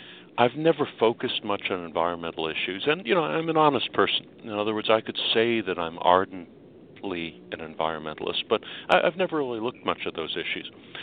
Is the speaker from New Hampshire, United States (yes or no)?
no; Los Angeles, California, United States; our population is 150% larger than it was when I was a child growing up in Los Angeles.